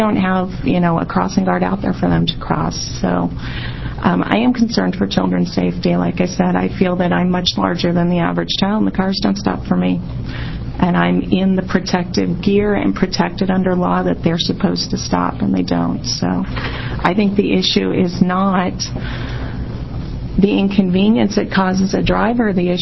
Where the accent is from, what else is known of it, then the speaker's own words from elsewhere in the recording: Salem, United States; I'm from Salem.